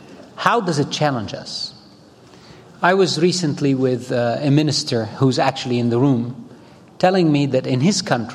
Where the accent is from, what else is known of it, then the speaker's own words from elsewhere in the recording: Beirut, Beirut Governorate, Lebanon; I grew up in Beirut where 18 religions broke this country and completely decimated it for decades.